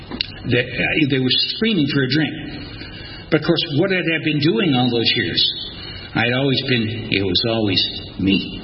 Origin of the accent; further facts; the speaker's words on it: Cleveland, Ohio, United States; accent: Midwestern; moved away as an adult; also born or lived in New England; now in Atlanta, United States; Now, I'm originally from Cleveland, Ohio. All right, and I moved to New England in 1978, and in 1992 I moved to Atlanta. Okay, as some people say, I have a Midwestern accent.